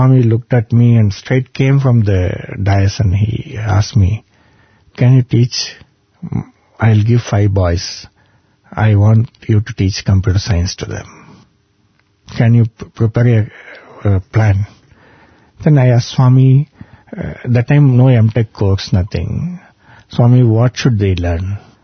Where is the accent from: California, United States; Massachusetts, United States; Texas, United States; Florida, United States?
Texas, United States; I just decided, after going to my hometown in US, Texas, I'll be spending all my Saturdays to interact with the students here.